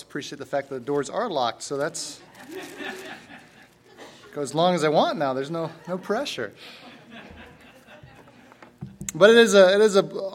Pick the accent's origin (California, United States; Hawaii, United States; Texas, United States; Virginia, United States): Virginia, United States; moved away as an adult; But originally I'm from Virginia. About 2 years ago, moved my family, packed up 4 kids, a dog, 2 cats into a van, traveled cross country.